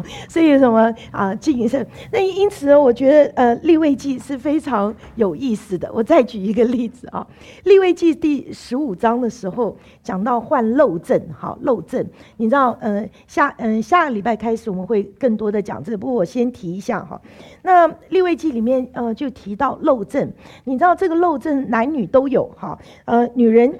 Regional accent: China; 我就想到我们中国人哈，那个常常讲到

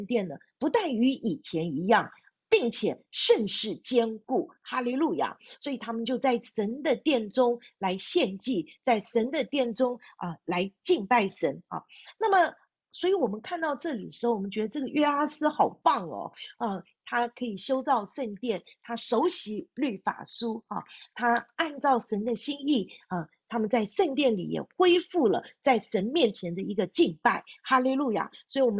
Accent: China; 那我觉得我们中国人常常说，我们要看一个人的时候，不只是要看他的前半生，我们也要看他的后半生。

